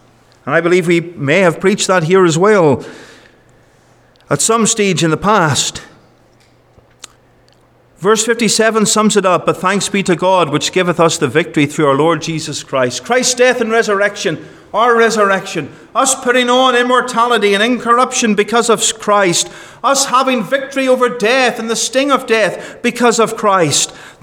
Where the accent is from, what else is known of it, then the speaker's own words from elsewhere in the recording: United Kingdom; If I look back, I'm from the United Kingdom